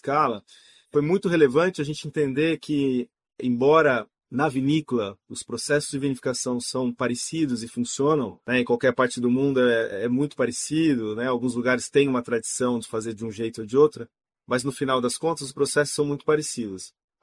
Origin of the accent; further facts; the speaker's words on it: São Paulo, Brazil; born there; eu nasci no Vale do Paraíba, do lado de São Paulo